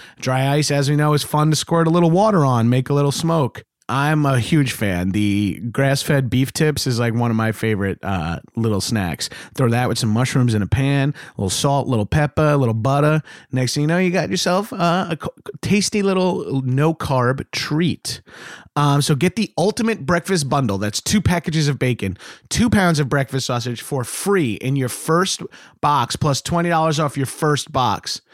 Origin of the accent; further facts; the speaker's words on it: New York, United States; when I hear the Yukon growing up in New York